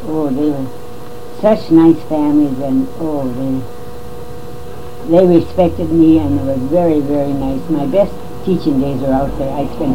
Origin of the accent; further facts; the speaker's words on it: Tower, Minnesota, United States; born there; I was born in Tower